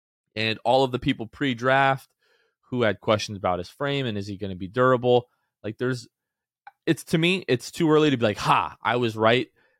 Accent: Gulf Coast, United States; Well, I grew up in the Gulf. That was my first like introduction to a beach.

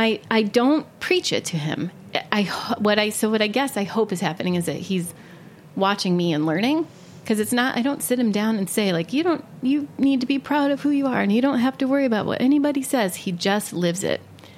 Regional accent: Ohio, United States; now in Portland, United States; I'm from Ohio, and when I was getting ready to graduate from college, I was home for the weekend with my best friend, Stephanie

